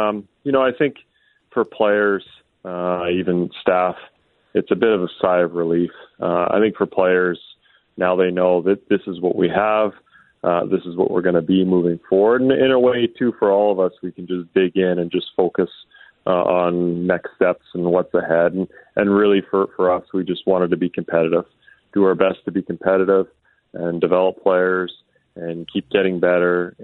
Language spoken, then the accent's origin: English; Regina, Saskatchewan, Canada; now in Kamloops, Canada; I grew up in Regina, watched the Pats through the 90s most of the time. And then Kamloops was you know, really my family's home. Most of my family's from here. We came here every summer.